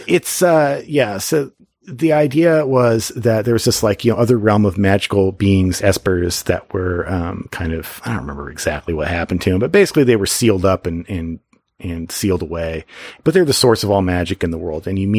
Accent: Midwest, United States; There was a Japanese company in my hometown, and they would send their kids to our pathetic, terrible Midwestern elementary school

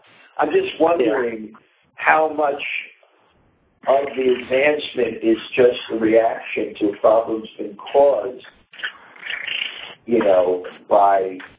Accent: United States; Like, I grew up in America. You know, I knew everyone on the block. You know, everyone on the block was like family.

